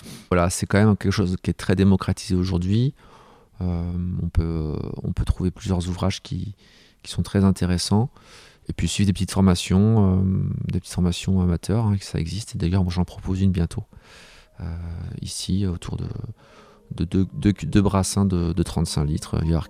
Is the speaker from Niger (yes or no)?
no; Saint-Georges-Buttavent, Pays de la Loire, France; je suis natif de Mayenne. Mes origines sont de Saint-Georges-Butavant, mes parents étaient donc agriculteurs ici sur place. J'ai 39 ans